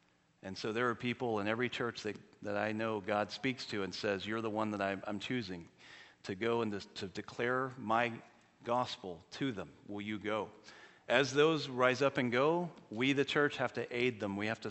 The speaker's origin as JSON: {"language": "English", "town": "Jacksonville", "region": "Florida", "country": "United States", "tie": "born or raised there", "said": "Most of my buddies that I grew up with are all IMB missionaries today, all of them that I grew up with in Jacksonville."}